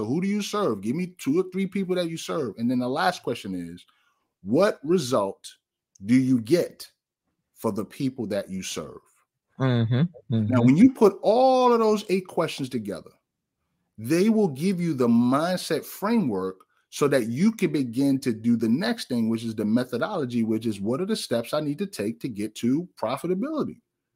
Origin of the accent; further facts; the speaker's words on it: New York, United States; Now, I come from New York.